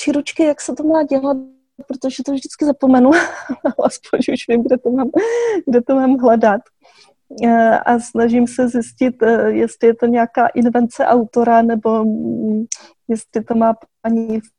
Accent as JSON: {"language": "Czech", "region": "Moravia", "country": "Czechia", "said": "Ale všichni jsme z Moravy, takže všichni samozřejmě rožínáme."}